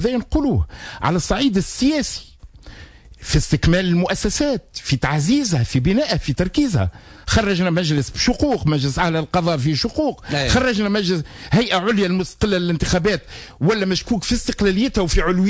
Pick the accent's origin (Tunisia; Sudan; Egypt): Tunisia; همي على بلادي تونس اولا.